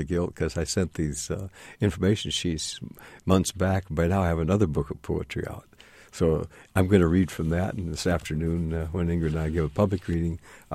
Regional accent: Iowa, United States; I grew up in Iowa, about 60 miles from west of the Mississippi River.

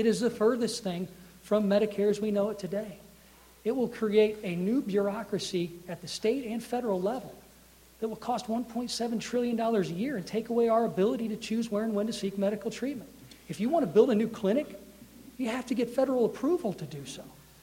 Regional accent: Taylorville, Illinois, United States; like my hometown of Taylorville. You know, I'm a public school graduate from Taylorville High School.

